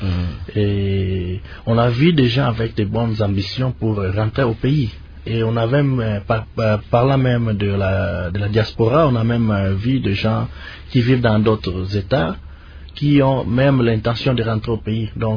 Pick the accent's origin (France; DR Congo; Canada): DR Congo; on est Congolais du sang et on est toujours Congolais.